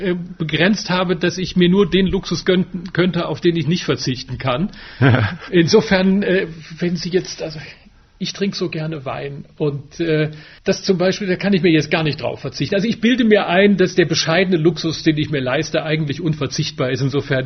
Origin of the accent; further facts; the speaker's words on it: Wissen, Rhineland-Palatinate, Germany; in meiner alten Heimatstadt in Wissen an der Sieg.